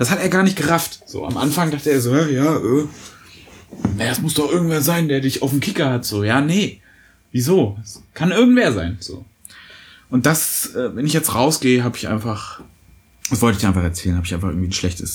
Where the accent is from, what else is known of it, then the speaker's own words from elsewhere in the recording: Germany; Wir kommen ja beide aus der DDR, beziehungsweise sind da geboren worden.